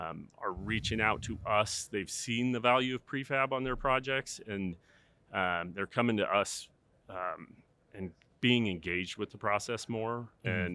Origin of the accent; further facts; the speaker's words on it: Denver, Colorado, United States; Yeah, thanks for having me and welcome to Denver. This is my hometown here, so it's great to have you guys.